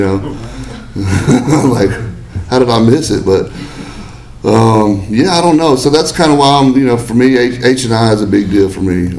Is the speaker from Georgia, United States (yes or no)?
no; Huntsville, Alabama, United States; And I realized, I'm from here. I'm not from Decatur. I'm from Huntsville, Madison.